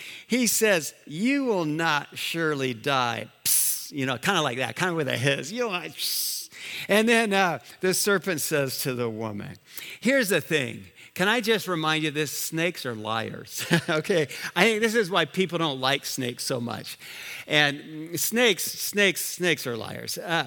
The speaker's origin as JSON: {"language": "English", "country": "Liberia", "tie": "born or raised there", "said": "I grew up in Africa. I grew up in Liberia, where every snake in Liberia is poisonous."}